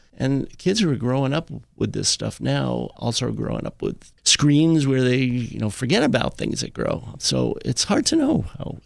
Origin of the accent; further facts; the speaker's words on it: Long Island, New York, United States; You know, I grew up on Long Island, of all places, where I remember when I was a little kid, we actually had farms nearby.